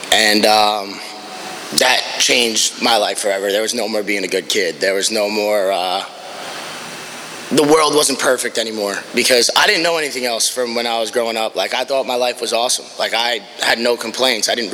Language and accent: English; New York, United States; So I grew up on Long Island, if you couldn't tell.